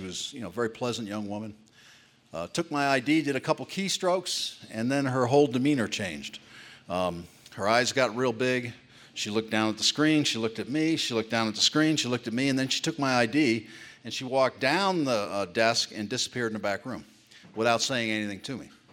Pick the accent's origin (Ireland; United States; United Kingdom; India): United Kingdom; England; born there; But I was born in England. My mom's English. My father was in the military.